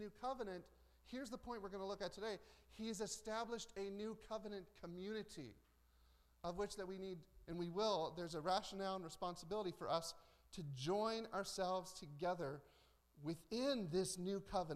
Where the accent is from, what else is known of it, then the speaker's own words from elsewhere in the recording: United States; I mean, I'm an American, so any criticism I'm going to give about Americans, it will hit me first.